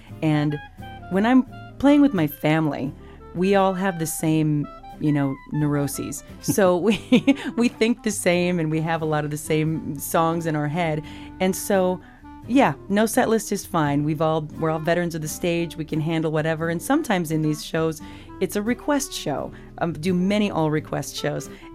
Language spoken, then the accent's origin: English; United States; Well, I say that I'm from America because I grew up traveling on the road with my mom and dad.